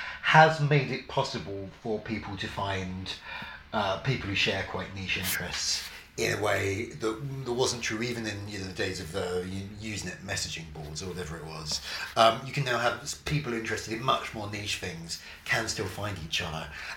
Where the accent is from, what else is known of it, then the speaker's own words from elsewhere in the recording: Havering, London, United Kingdom; I grew up in Havering, out on London's eastern fringe